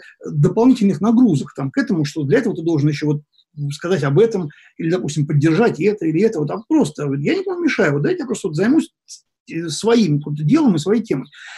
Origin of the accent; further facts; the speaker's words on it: Moscow, Russia; Да, я родился в Москве, я вырос в России, я хорошо знаю. Я прошел там все и советские годы, два десятилетия